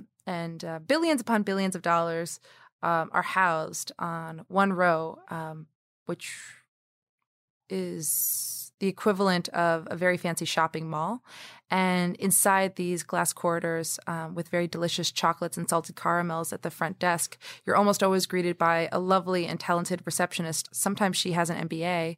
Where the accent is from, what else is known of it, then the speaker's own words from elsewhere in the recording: New York City, New York, United States; born there; I'll take a step back and say that I was born in Harlem, New York.